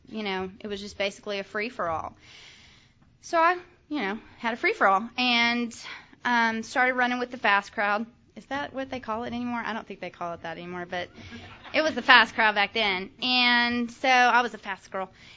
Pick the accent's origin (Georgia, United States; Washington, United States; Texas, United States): Texas, United States; moved away; also born or lived in Virginia; I grew up in North Texas, and so I left Texas and went to Virginia